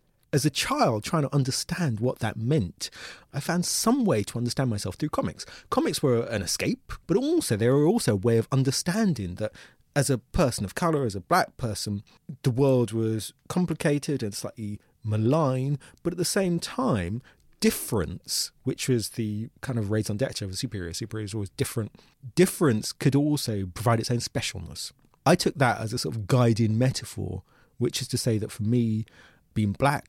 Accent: United Kingdom; I was born in Britain, end of the 60s. I grew up in the 70s in Britain. My parents come from Ghana.

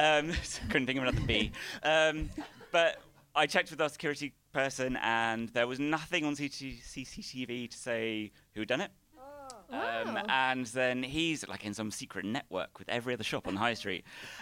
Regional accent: South East England, United Kingdom; Weirdly, I'm from the Isle of Wight as well.

